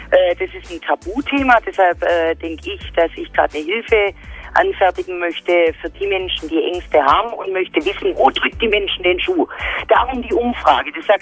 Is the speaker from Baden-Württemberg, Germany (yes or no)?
yes; Baden-Württemberg, Germany; accent: southern German; now in Rhineland, Germany; Ich komme ursprünglich aus Baden-Württemberg und bin ganz glücklich seit 13 Jahren hier im Rheinland.